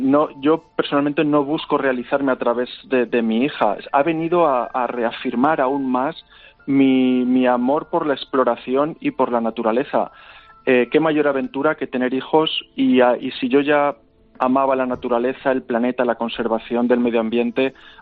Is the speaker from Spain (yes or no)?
yes; Málaga, Andalusia, Spain; Pues yo soy de Málaga, soy malagueño